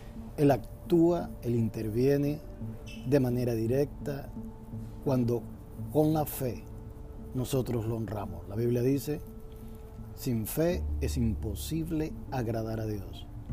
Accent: Caracas, Capital District, Venezuela; Yo crecí en Caracas, viví en Caracas una mayor parte de mi vida, y Caracas es una ciudad grande.

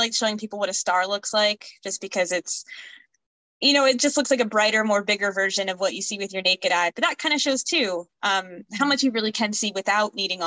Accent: Maryland, United States; I'm from Maryland originally, back on the East Coast. I lived in a rural part of Maryland, or at least what I thought was rural until I moved out here.

